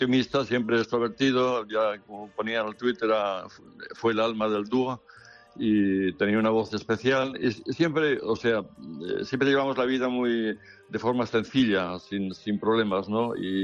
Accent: Barcelona, Catalonia, Spain; born there; porque mis padres yo nací en Barcelona, pero mis padres eran aragoneses

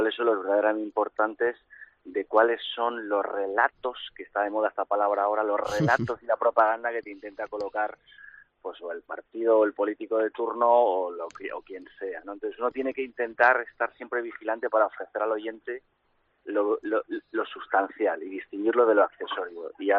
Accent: Madrid, Community of Madrid, Spain; yo soy madrileño, pero siempre Cantabria tiene mucho tirón para cualquier madrileño.

